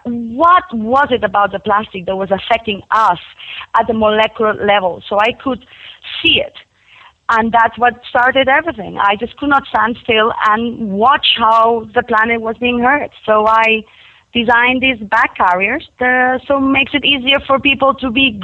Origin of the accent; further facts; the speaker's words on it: Delray Beach, Florida, United States; Yes, in Florida, in Delray Beach.